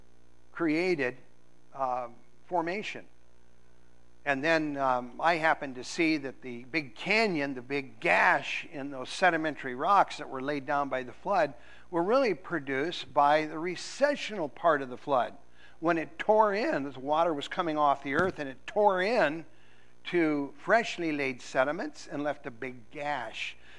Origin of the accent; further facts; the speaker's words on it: Minnesota, United States; Yeah, I'm from Minnesota.